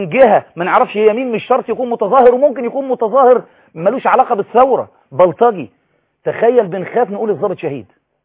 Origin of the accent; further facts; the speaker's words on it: Egypt; نناشد كل إعلامي شريف في الإعلام حتى اللي عندنا في مصر